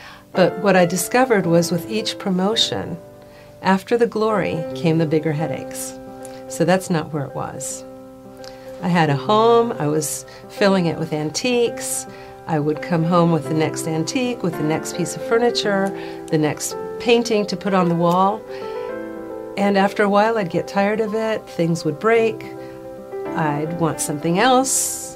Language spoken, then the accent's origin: English; Puerto Rico; I grew up in Puerto Rico, and I had this fantastic Jewish grandmother I just adored.